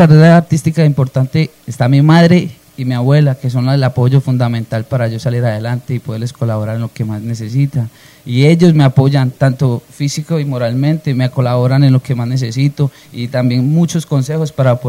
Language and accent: Spanish; Tuluá, Valle del Cauca, Colombia; Tengo 24 años, soy local de Tuluá Valle del Cauca, el corazón del valle. Soy del corregimiento de Aguaclara, represento orgullosamente mi Aguaclara.